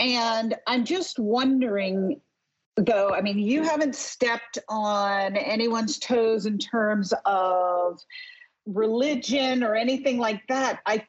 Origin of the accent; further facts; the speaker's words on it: New York, United States; which is my nature as a New Yorker. I come head on.